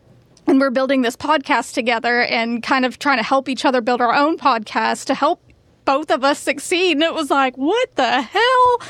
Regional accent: Texas, United States; We're from Texas, and we came here for this

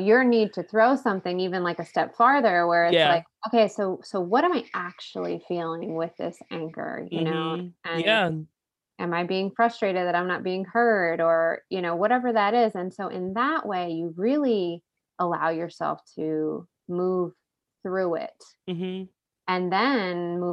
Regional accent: New Jersey, United States; we're from New Jersey, so yeah. It's very much about keeping up with the Joneses.

